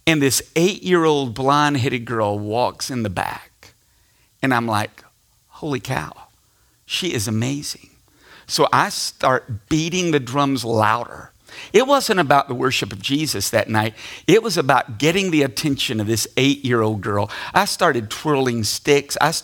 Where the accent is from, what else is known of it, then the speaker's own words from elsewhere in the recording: Tennessee, United States; Now, we grew up in Tennessee. And when I say Tennessee, I want you to think out on the backside of nowhere.